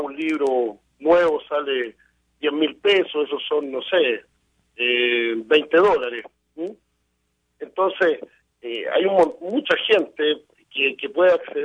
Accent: southern Chile, Chile; cuando niño, acá en Chile, yo vivía en el sur de Chile, que en ese tiempo recién estaba la televisión.

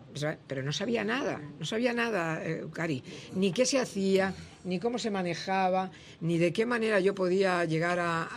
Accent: Spain; soy una española, que quiero hablar de Cuba

